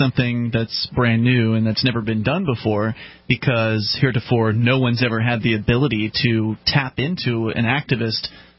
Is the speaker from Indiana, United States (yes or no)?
no; Florida, United States; now in New Hampshire, United States; Mark and I came from Florida. We're here in New Hampshire because of the Free State Project.